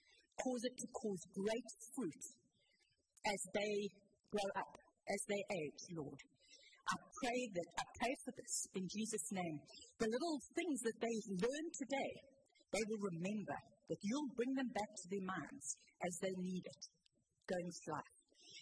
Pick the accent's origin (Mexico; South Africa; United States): South Africa; moved away as an adult; now in Cranbrook, Canada; from South Africa 21 years ago with my husband, Rod, and our three children, Kerry, Callum, and Laura. We came directly from South Africa, more than halfway around the world, to little old Cranbrook.